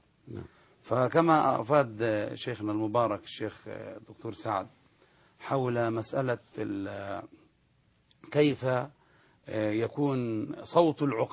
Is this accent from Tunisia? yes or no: no; Egypt; كما يقال عندنا في مصر